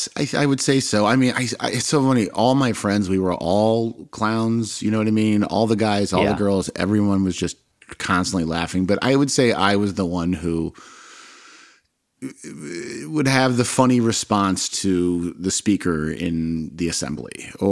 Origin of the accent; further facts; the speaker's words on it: Chicago, Illinois, United States; growing up in Chicago at that time, the people you looked up to, at least I did, were athletes, Chicago Cubs specifically.